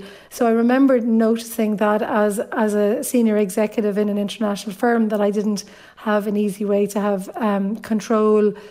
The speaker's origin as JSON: {"language": "English", "town": "Wexford", "region": "Leinster", "country": "Ireland", "said": "I married a gentleman from Swords. I'm from Wexford originally. And we were living in a very normal house in Swords"}